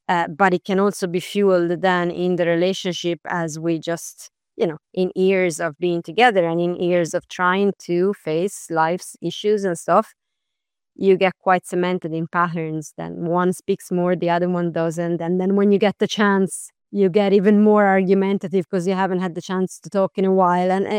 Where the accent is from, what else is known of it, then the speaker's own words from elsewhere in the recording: Florence, Tuscany, Italy; English is a second language; Like, literally, I'm from Florence.